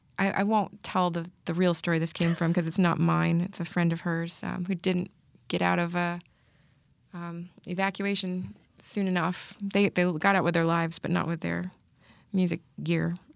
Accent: Northeast, United States; now in Nashville, United States; When I moved down to Nashville, you know, I'm from the Northeast.

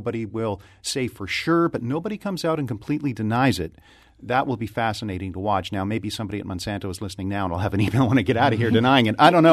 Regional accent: United States; I grew up on the Quebec border. That's the way we would say it up there. Down here, it might be something different.

